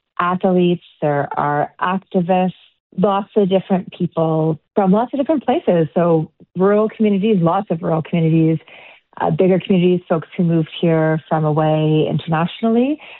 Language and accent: English; Sydney, Nova Scotia, Canada; also born or lived in Dartmouth; I was born in Sydney, and I grew up going back and forth between Sydney and Dartmouth. So I'm a Cape Bretoner.